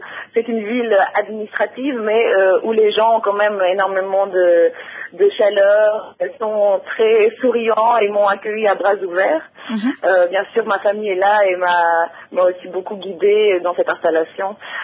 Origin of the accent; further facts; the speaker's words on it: Belgium; now in Brazzaville, Republic of the Congo; Ma mère congolaise, d'un papa de Brazzaville et d'une maman de Kinshasa. Et j'ai passé beaucoup de mon enfance en Belgique. Et maintenant, ça fait 3 ans que je suis à Brazzaville